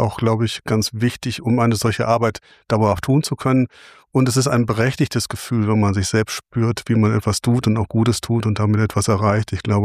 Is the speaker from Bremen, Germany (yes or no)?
no; Bochum, North Rhine-Westphalia, Germany; Also ich bin in Bochum groß geworden